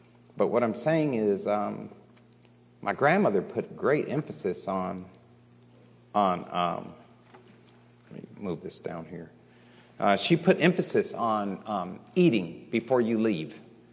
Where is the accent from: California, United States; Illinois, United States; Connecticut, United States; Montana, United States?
Illinois, United States; Chicago; eating at my grandmother's house was different than eating where we grew up at in Chicago.